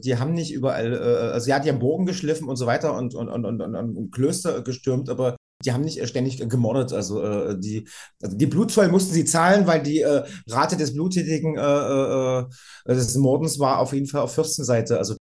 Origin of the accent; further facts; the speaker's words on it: Germany; Also ich komme aus der DDR, das ist vielleicht schon nochmal vielleicht wichtig zu erwähnen.